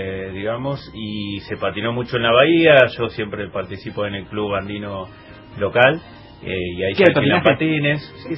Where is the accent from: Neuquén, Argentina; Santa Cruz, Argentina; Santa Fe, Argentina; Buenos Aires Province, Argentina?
Santa Cruz, Argentina; Río Gallegos; also born or lived in Buenos Aires / El Calafate; Sí, nací en Buenos Aires, pero de los 4 años ya por Río Gallegos y Calafate, así que 40 años en la zona